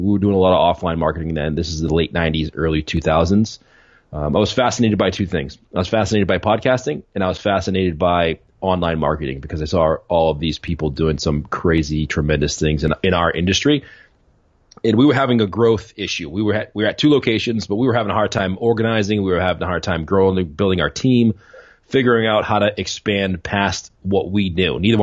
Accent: Boston, Massachusetts, United States; I grew up in Boston. I'm born and raised in Boston.

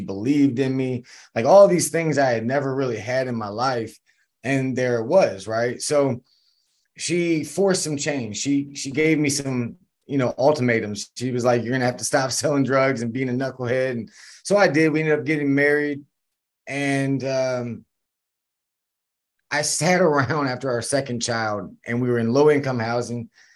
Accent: Virginia, United States; born there; And as you said, I was born in Virginia.

